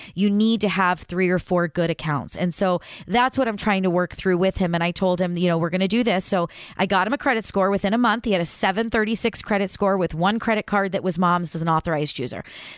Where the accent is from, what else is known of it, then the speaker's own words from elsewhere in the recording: United States; I am a Chevy Ford girl all the way. I am definitely an American girl.